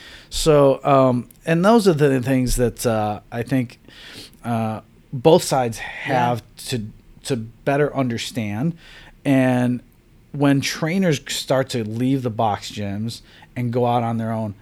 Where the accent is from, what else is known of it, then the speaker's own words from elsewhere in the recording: Buffalo, New York, United States; now in California, United States; So when I moved out to California, I grew up in Buffalo, New York. So when I moved out to California in 97, I was still working in the restaurant industry.